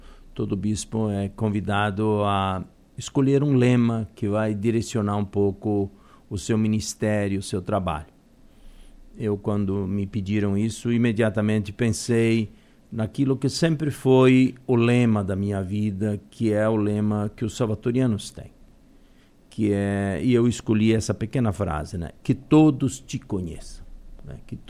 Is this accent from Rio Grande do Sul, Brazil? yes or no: no; Videira, Santa Catarina, Brazil; essa ordenação fosse lá em Videira, que é a minha terra e tal.